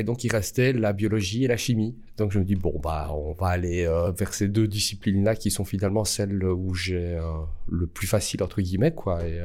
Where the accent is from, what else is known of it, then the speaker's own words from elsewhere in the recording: Liège, Wallonia, Belgium; je suis liégeois, artiste entre guillemets multidisciplinaire